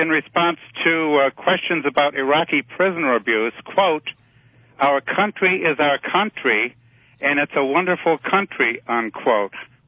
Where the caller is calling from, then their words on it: Michigan, United States; from Michigan.